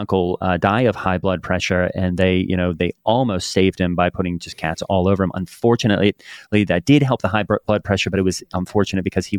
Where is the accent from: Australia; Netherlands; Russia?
Australia; I used to, you know, it's fun that you say, you know, that we're self-healing because I'm from Australia.